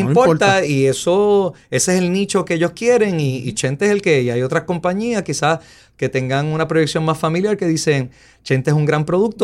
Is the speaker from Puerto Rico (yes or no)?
yes; Puerto Rico; sobre nosotros como los puertorriqueños, uh-huh, sobre mi país